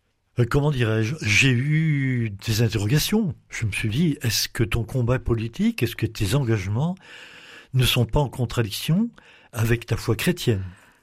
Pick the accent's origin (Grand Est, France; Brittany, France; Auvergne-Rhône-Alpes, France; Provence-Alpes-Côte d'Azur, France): Auvergne-Rhône-Alpes, France; Nous sommes des Beaussaignes, comme on dirait, du côté de Saint-Étienne.